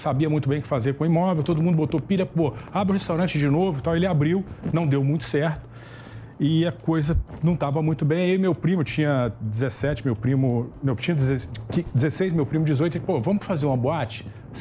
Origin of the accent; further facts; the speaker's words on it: Cajuri, Minas Gerais, Brazil; born there; Bom, eu nasci em Minas, no interior de Minas, uma cidade pequena chamada Cajuri